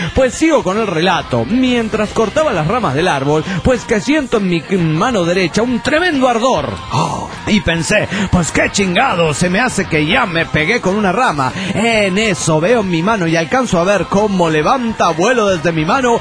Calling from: Turmero, Aragua, Venezuela; de Turmero, Venezuela.

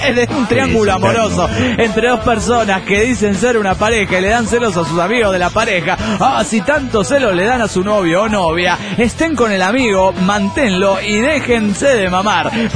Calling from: Mexico City, Mexico; … desde el DF mexicano.

